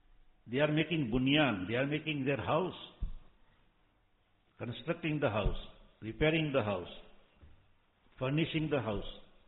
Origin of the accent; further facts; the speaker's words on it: India; English is a second language; Now the question is, if we are Ajami and we don't know Arabic, I am an Indian, I don't know Arabic, then how will I reply the question in the grave when Allah will say Marrabbu?